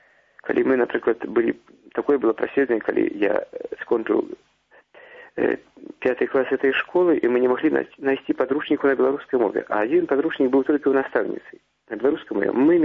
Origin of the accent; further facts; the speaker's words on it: Polesia, Belarus; born there; Я нарадзіўся на Палесі.